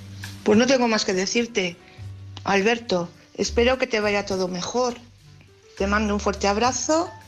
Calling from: Valladolid, Castile and León, Spain; de Valladolid.

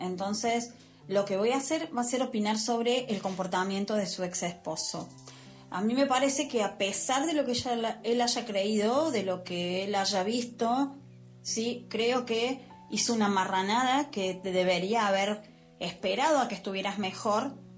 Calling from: Argentina; es de Argentina.

